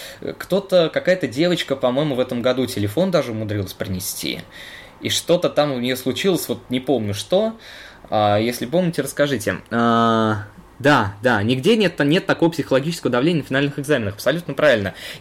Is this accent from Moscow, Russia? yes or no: yes; Moscow, Russia; Но поскольку я москвич